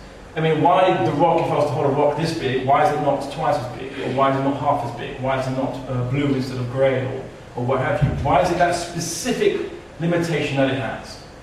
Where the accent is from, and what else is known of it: Portugal; also born or lived in Spain